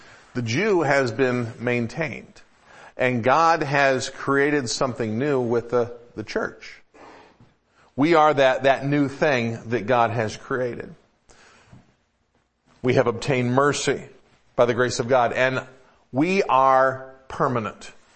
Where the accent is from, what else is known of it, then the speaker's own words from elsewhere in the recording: Detroit, Michigan, United States; I grew up in the Metro Detroit area.